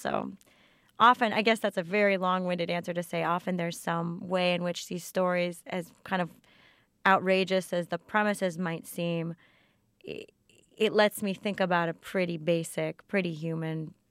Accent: Florida, United States; So, and I grew up in South Florida, right?

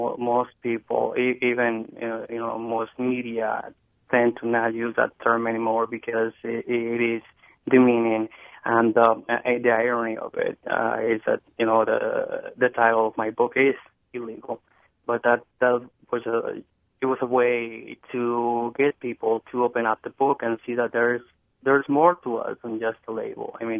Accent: Mexico; moved away as an adult; now in United States; I was about 19. I was going to turn 20 when I came to the U.S. I had a very low education. I had only a 9th grade education from Mexico.

